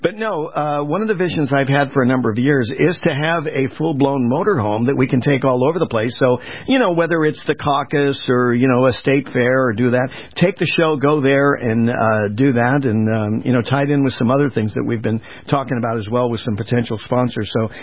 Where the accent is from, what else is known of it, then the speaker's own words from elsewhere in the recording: California, United States; now in Jackson, United States; my buddy, we're California boys, you know, okay, we grew up in California